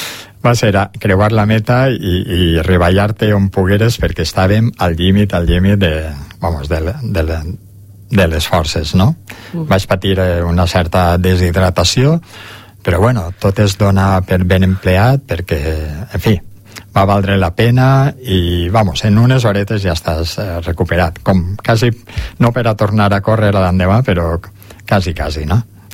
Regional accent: Oliva, Valencian Community, Spain; Sí, sí, sí, sí, sí, soc d'Oliva, sí, de tota la vida. I amb molt d'orgull i sempre he volgut viure allí, no?

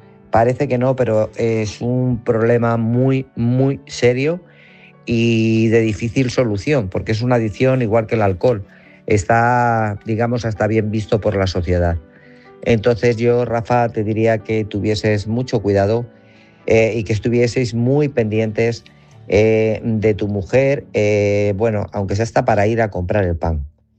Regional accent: Guadalajara, Castilla-La Mancha, Spain; de Guadalajara.

